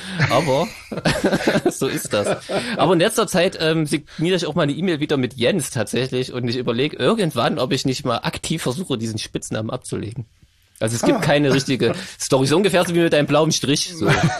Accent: Gera, Thuringia, Germany; ich komme aus Gera, aus einem Neubau-Ghetto

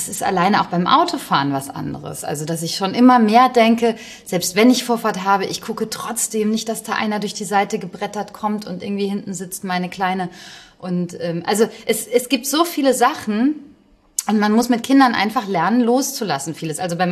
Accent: North Rhine-Westphalia, Germany; das liegt so ein bisschen an meiner Herkunft. Ich komme aus dem Ruhrpott

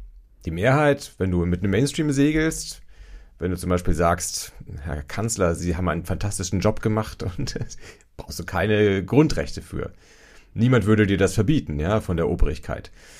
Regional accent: Nuremberg, Bavaria, Germany; moved away as an adult; now in Hamburg, Germany; Ich bin nach dem Zivildienst nach Hamburg gezogen und der Kontrast war riesig. Also ich fand es schon als Nürnberger Kind beeindruckend

